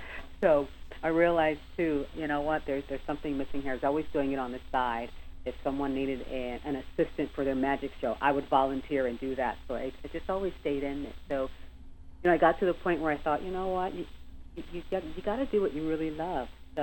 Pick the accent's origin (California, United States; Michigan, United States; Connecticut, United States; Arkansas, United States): Connecticut, United States; I'm from Connecticut originally, and I got the privilege of going to the Westport Playhouse.